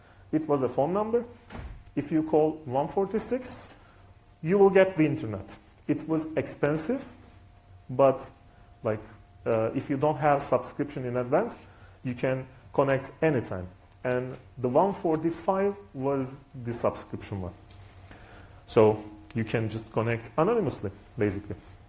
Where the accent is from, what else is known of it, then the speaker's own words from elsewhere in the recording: Istanbul, Turkey; English is a second language; from Free Software Association in Turkey and Hackerspace Istanbul as well. I'm from Istanbul, I'm living in Istanbul.